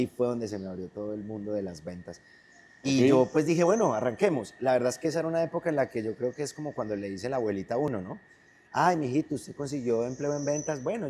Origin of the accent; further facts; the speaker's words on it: Eje Cafetero, Colombia; born there; Como te dije, muy cerca de acá de Ibagué, relativamente cerca. Yo nací en el Eje Cafetero de Colombia.